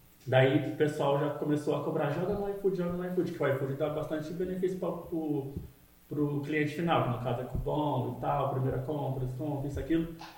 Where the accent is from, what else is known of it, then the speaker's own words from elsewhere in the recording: Londrina, Paraná, Brazil; a gente é londrinense